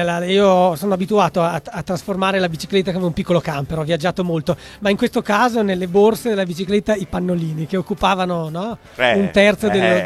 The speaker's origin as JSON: {"language": "Italian", "region": "Trentino-Alto Adige", "country": "Italy", "tie": "born or raised there", "said": "credo tanti come me, nati e cresciuti in Trentino o nelle Alpi."}